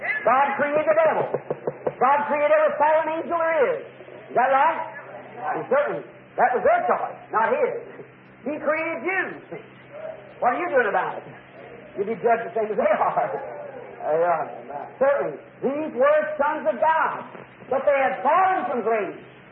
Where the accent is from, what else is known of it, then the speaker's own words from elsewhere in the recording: United States; I'm an American, you know I am.